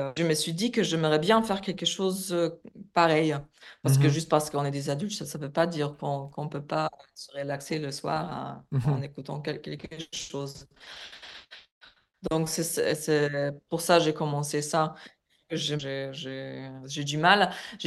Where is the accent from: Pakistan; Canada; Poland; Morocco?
Poland; French is a second language; now in Austria; je suis polonaise. J'habite là toute ma vie, les gens croient que je suis autrichien parce que j'ai l'accent.